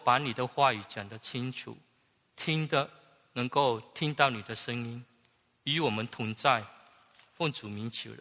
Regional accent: China; 我们中国人有句话说，有钱能使鬼推磨。

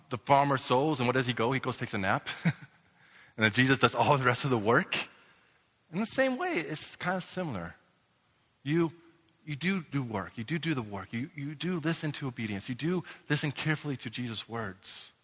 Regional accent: Nebraska, United States; I grew up in Nebraska. I grew up in the heart of Nebraska, Farmtown, USA. I grew up with a lot of farmers.

